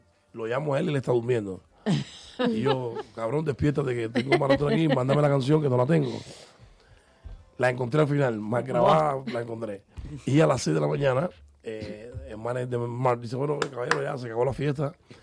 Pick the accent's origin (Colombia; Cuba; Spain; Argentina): Cuba; moved away; como nosotros salimos de Cuba